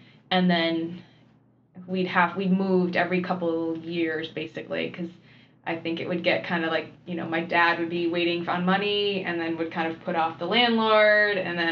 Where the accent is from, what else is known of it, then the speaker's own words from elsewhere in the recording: Connecticut, United States; I was from the poor farm towns of Connecticut.